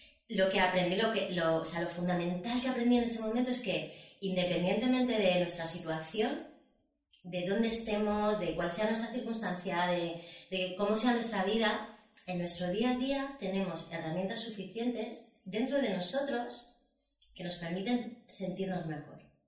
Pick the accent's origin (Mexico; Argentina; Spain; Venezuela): Spain; born there; mis padres son marroquíes, bueno, yo también me considero marroquí, aunque nací en España, siento que, bueno, son unas raíces pues muy fuertes, ¿no? Y entonces tengo mucha familia repartida por Europa